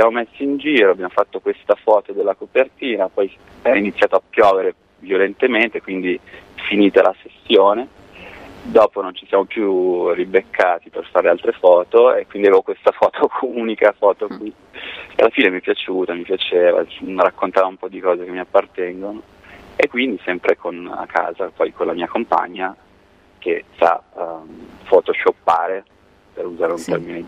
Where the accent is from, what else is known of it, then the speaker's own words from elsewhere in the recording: Milan, Lombardy, Italy; also born or lived in Verona; Guarda, io sono di Milano, ma ho vissuto 5 anni a Verona da ragazzetto.